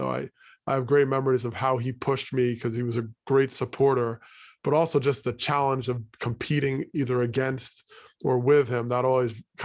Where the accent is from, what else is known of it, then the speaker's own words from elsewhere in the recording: Teaneck, New Jersey, United States; also born or lived in Hackensack; So I grew up in Teaneck, but we live right on the river, mm-hmm. and that's the Hackensack River. So on the other side of the river is Hackensack, New Jersey, technically where I was born.